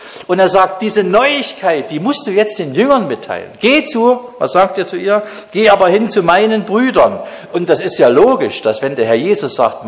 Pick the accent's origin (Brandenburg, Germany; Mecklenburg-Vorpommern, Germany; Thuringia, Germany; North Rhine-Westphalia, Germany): Thuringia, Germany; Jena; Und ich bin in Jena groß geworden